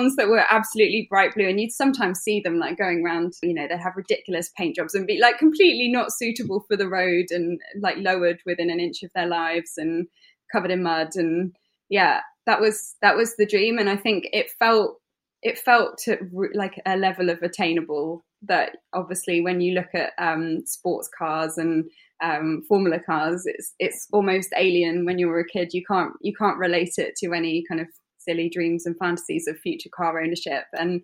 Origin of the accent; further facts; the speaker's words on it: East Midlands, United Kingdom; weirdly growing up near Silverstone, I think I would still say that Brands Hatch is my favourite British circuit.